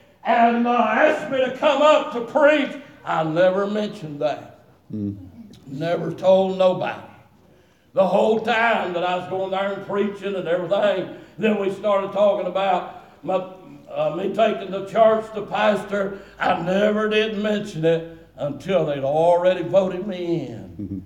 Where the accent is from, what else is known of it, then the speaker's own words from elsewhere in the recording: United States; I'm an American through and through. Amen. And I'm still proud to be an American.